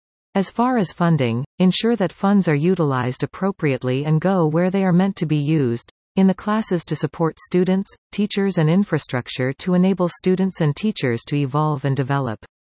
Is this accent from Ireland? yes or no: no; India; now in Canada; I am an immigrant from India and have been in Canada for 22 years. I belong to the Anglo-Indian community